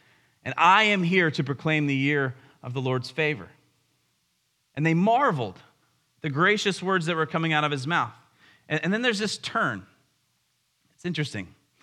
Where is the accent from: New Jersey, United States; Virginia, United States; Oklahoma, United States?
Virginia, United States; Powhatan; I'm so glad, even though I grew up in Powhatan, this is my hometown.